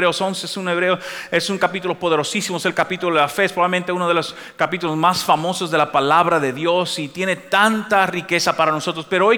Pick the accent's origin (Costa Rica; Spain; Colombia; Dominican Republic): Dominican Republic; En mi país, nosotros los dominicanos tenemos una expresión, somos medio tirados.